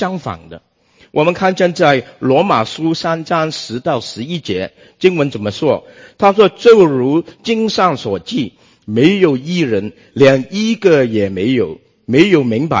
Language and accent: Chinese; Guangdong, China; 牟利呀，我广东人就说蚝就是蚝